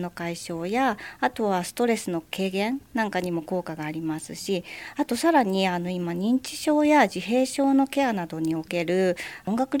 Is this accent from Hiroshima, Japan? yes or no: yes; Hiroshima, Japan; now in Fujisawa, Japan; 私広島出身なんですけれども、なんか広島の町にも少し似ているなという感じがなんとなくしたので、こちらにやってきました。